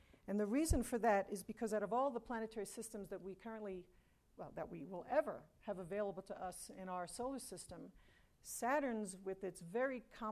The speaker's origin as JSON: {"language": "English", "town": "New York City", "region": "New York", "country": "United States", "tie": "born or raised there", "said": "I was just a young girl growing up in New York City"}